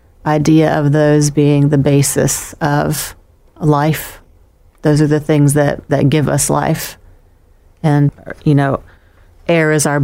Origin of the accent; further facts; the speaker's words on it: Florida, United States; born there; and I was born in Florida, and so I guess all of that water speaks to me more significantly